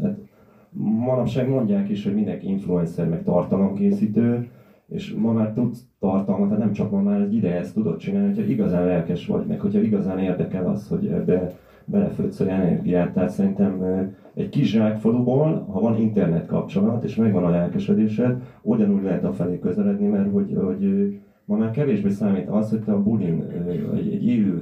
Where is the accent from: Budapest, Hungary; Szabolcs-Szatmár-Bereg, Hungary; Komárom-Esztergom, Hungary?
Budapest, Hungary; born there; én Budán születtem, Budapesten élek, Pesten is nagyon sok helyen éltem, 10 évig.